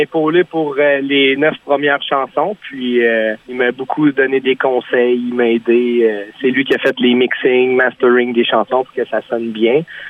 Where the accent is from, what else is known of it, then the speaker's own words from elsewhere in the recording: La Pêche, Quebec, Canada; Moi, je viens de Gatineau, originaire de La Pêche, puis j'ai tout le temps resté dans le coin de l'Outaouais, puis c'est pas mal ça.